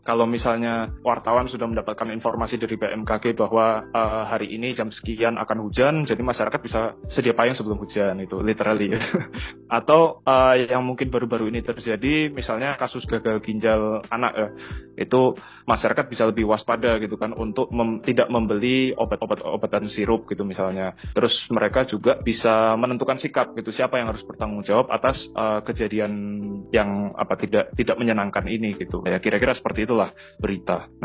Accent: Surabaya, East Java, Indonesia; Aku asal Surabaya, kuliah di Hubungan Internasional UGM angkatan 2014.

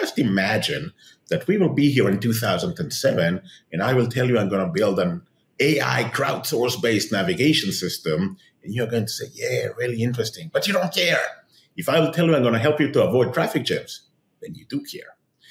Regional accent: Tel Aviv, Tel Aviv District, Israel; born or raised there

